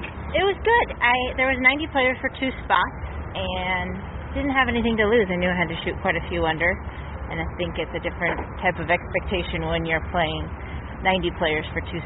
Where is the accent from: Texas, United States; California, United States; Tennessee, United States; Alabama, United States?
California, United States; Sacramento; one in my hometown of Sacramento